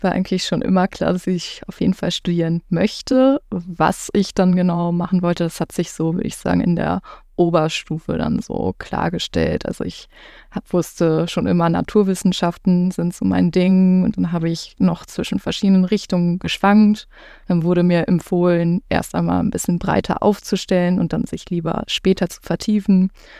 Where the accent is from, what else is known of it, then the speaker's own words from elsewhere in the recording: Oelde, North Rhine-Westphalia, Germany; now in Aachen, Germany; Ich komme ursprünglich aus Oelde, das liegt in der Nähe von Bielefeld und stehe jetzt seit über 4 Jahren in Aachen Elektrotechnik. Bin 22 Jahre alt.